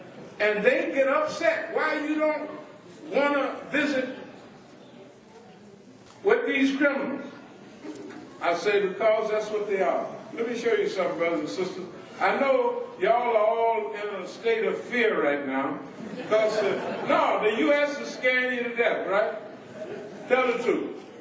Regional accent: the South, United States; born there; moved away; I was born in the South. 63 years old, I moved to the north and to the west. But when I was born in the south, people my age were still lynched.

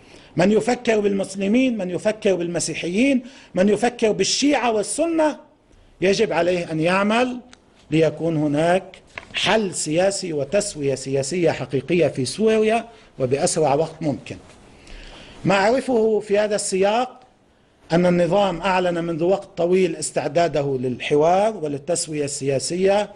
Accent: Lebanon; ذات الصلة بالملف السوري بس إلى علاقة فينا كلبنانيين

